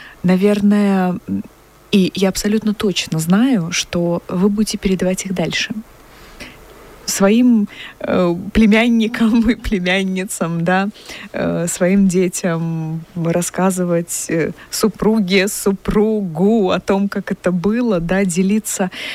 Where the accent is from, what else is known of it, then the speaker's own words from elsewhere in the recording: Minsk, Belarus; хоть я и тоже минчанка, и родилась, и росла в Минске.